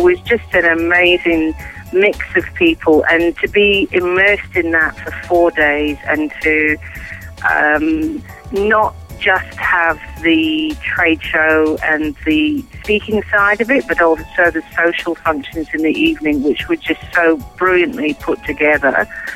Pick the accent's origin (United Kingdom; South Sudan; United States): United Kingdom; Scotland; moved away; Being Scottish, I complained all the way through winter